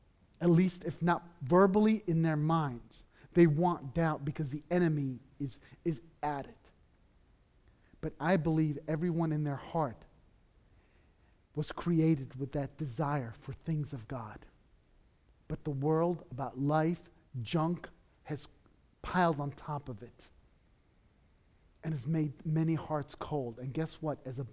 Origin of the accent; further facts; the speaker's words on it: Beirut, Beirut Governorate, Lebanon; I grew up in Beirut in a community where my entire relative system lived around me. And if they weren't relatives, they were members of the same church.